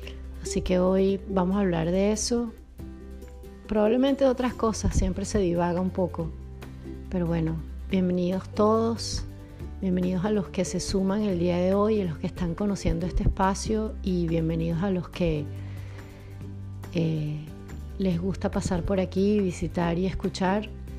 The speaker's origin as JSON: {"language": "Spanish", "country": "Venezuela", "tie": "born or raised there", "said": "En una cultura como la latina en Venezuela, la cultura que yo crecí, es muy fácil como mujer crecer pensando que tú tienes que cumplir con toda una serie de patrones"}